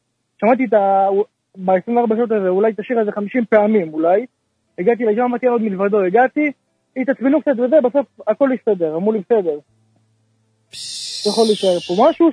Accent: Jerusalem, Jerusalem District, Israel

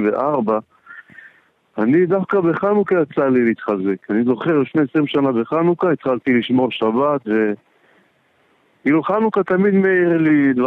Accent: Jerusalem, Jerusalem District, Israel; אני גר באזור, אני ירושלמי

